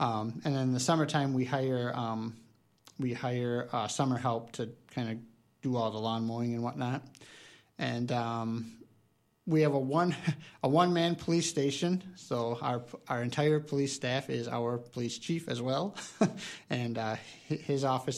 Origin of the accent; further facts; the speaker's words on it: Ontario, United States; also born or lived in Hillsborough; I've actually lived in Ontario my entire life. I was born in Hillsborough back in 1983, and my family, my mom and dad, they lived in Ontario